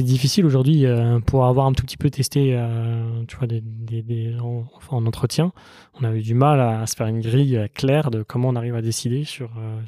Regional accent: Cholet, Pays de la Loire, France; je viens de Maine-et-Loire, à Cholet.

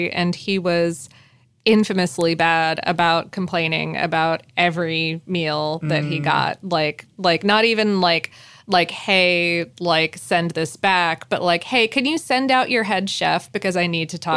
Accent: New York, United States; I'm an Italian from New York, so pizza is sacred.

